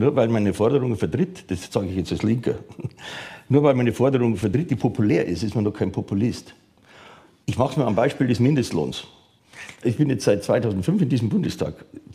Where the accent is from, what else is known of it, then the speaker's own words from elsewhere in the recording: Munich, Bavaria, Germany; now in Berlin, Germany; wenn sie nach München geht, wo meine Heimatstadt ist